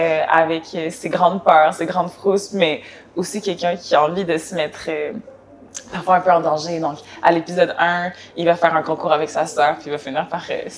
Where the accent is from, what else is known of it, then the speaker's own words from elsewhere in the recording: Quebec, Canada; parce que là où je viens, c'est quand même le Québec, mais il y a aussi beaucoup de choses qui sont communes aussi avec la France.